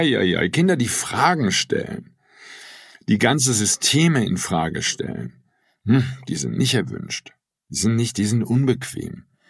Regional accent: Wuppertal, North Rhine-Westphalia, Germany; Und das Neandertal war nicht so weit weg von meiner Heimat Wuppertal.

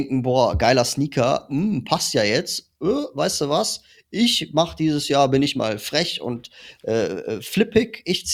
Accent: Cologne, North Rhine-Westphalia, Germany; now in Munich, Germany; ich bin ja nicht mal Münchner, ich bin Kölner.

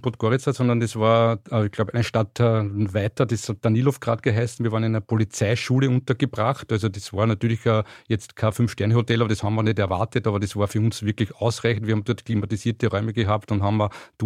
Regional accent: Austria; Das wird gar nicht so zu einem großen Waldbrand bei uns in Österreich kommen, also nicht sehr oft, weil wir einfach die Freiwilligen einfach schnell vor Ort haben.

